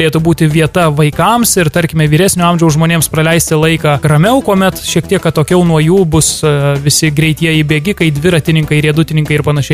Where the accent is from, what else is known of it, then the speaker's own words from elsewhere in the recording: Kaunas, Kaunas County, Lithuania; turiu pripažinti, kad mes, kauniečiai, esame gana praktiški žmonės, kurie apie viską pagalvoja.